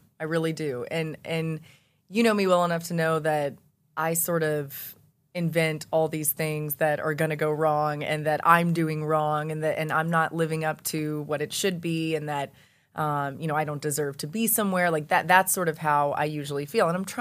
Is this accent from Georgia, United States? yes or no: yes; Georgia, United States; My whole life I've been wanting to come here growing up in Georgia.